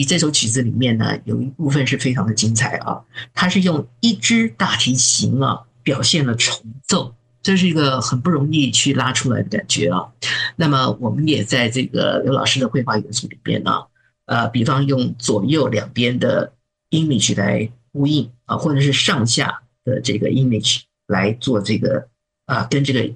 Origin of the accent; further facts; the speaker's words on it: China; 特别是我们中国人有一句话叫做“看山是山，看山不是山，看山又是山”，